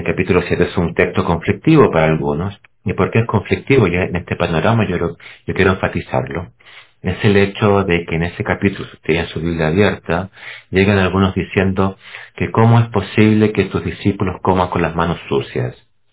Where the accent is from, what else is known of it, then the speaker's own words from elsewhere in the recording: Chile; originalmente donde yo soy, de Chile, ahí uno se encuentra con un detalle, hay terremotos.